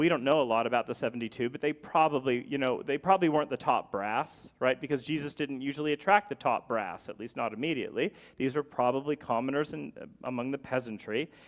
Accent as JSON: {"language": "English", "town": "Zelienople", "region": "Pennsylvania", "country": "United States", "tie": "born or raised there", "said": "But then I had to leave my hometown. I grew up in Harmony in Zillionople, and I left to move here"}